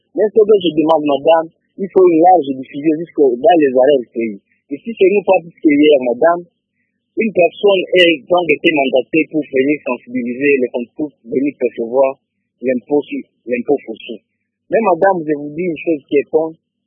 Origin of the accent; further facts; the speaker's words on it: Beni, North Kivu, DR Congo; je suis de Béni, mais je suis à 20 à 29 km, je suis à Cité de Manguine.